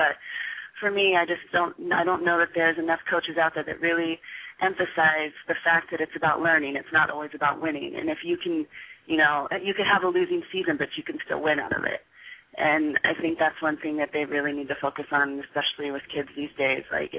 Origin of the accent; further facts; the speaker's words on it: United States; Like, myself as an American, I know that we're very independent people